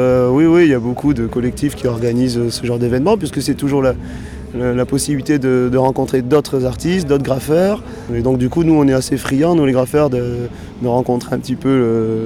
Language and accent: French; La Rochelle, Nouvelle-Aquitaine, France; Du coup, moi, je viens de La Rochelle